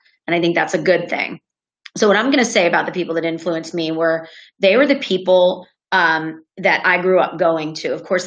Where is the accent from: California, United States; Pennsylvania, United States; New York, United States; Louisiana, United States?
Pennsylvania, United States; Connellsville; We're from Connellsville, Pennsylvania, which is close enough to Pittsburgh that you can do a couple haunts in a night.